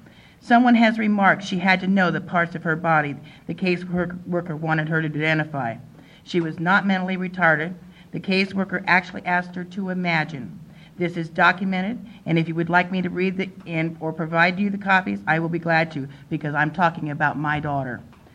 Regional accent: Glendale, Oregon, United States; I'm from Glendale, Oregon.

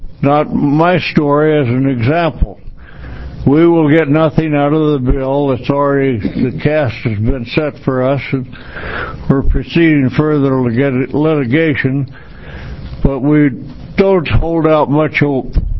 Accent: Oregon, United States; born there; We retired, come to Oregon, my home state. I was born in Tillamook County.

